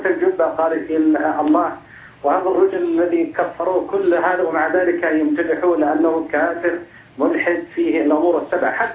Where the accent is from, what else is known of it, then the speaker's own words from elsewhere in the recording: Saudi Arabia; عندنا في السعودية